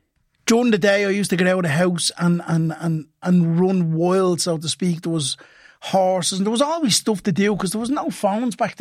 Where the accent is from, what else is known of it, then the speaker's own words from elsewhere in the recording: Ballymun, Leinster, Ireland; And we came from Ballymun. I was born the south side and moved to Ballymun at a very, very young age.